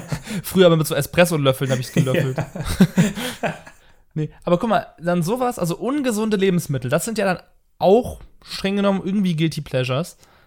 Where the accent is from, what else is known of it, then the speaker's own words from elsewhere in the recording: North Rhine-Westphalia, Germany; ich komme aus dem Rheinland.